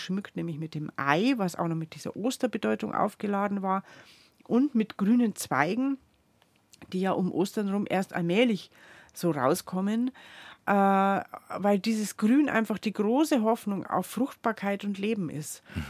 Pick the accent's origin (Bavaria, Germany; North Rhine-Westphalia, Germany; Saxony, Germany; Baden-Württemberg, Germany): Bavaria, Germany; Also bei uns in Südbayern gibt es den noch gar nicht so lang.